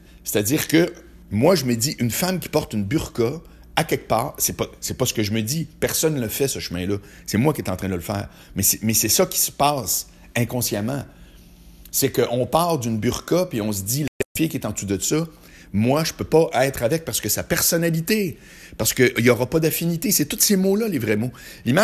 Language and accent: French; Charlesbourg, Quebec, Canada; Moi, je viens de Charlebourg, OK? Faut-tu que j'en dise plus pour qu'on comprenne papa, maman, marié, catholique, baptême, blanc, francophone